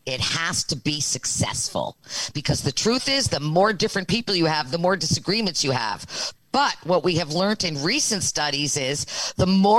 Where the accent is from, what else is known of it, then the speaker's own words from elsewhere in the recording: the Maritimes, Canada; I'm just saying, maybe it's because I'm from the Maritimes, whatever.